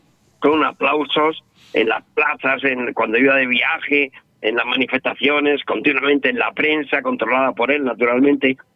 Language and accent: Spanish; Almería, Andalusia, Spain; Allí en Almería mi madre me decía, hijo mío, las paredes oyen.